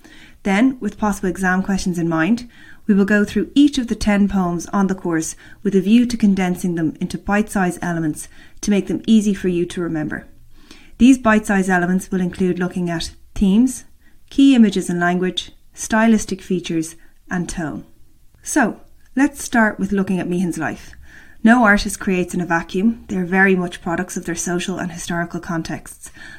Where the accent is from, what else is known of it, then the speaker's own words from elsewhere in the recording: Dublin, Leinster, Ireland; I'm an English teacher from Dublin, and I've been teaching Leaving Cert English for over 15 years